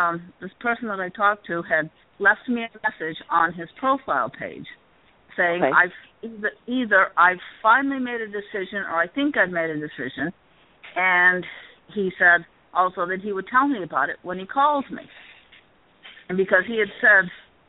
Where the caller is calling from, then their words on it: Maine, United States; I'm calling from Maine.